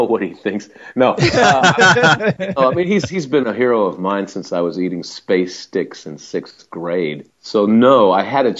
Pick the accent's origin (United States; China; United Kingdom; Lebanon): United Kingdom; England; Actually, yeah, I'm actually English, but I am pretending to be American